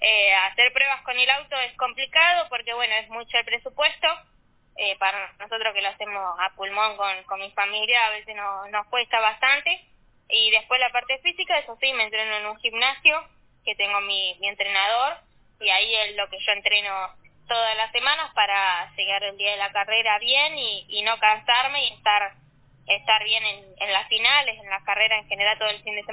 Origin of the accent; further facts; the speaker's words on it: Mar de Ajó, Buenos Aires Province, Argentina; also born or lived in Merlo; No, yo soy nacida en Pontevedra, en Buenos Aires, en Merlo, pero bueno, nos vivimos a vivir acá a Mar de Ajó, a la costa, cuando bueno, tenía un añito, así que bueno, soy más de acá que de Buenos Aires.